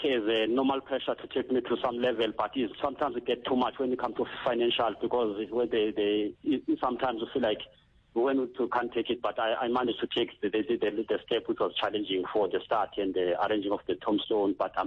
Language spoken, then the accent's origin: English; Eastern Cape, South Africa; I'm from Eastern Cape, from the clan of Amawawa, in the land of Amabacha.